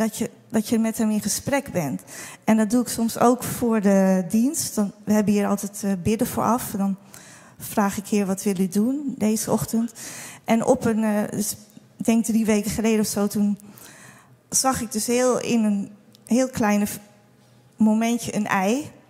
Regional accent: Netherlands; Want dat is denk ik onze grootste uitdaging als Nederlanders, om het met je verstand weg te redeneren.

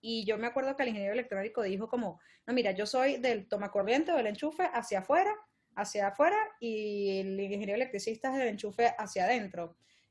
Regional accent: Venezuela; pues yo como venezolana vengo de un país de béisbol, ¿no?

